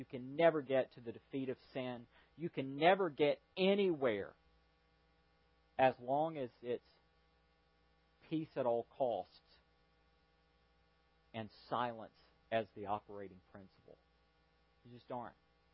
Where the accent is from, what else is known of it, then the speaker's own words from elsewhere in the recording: Ireland; No insults to Germans. I know I'm Irish.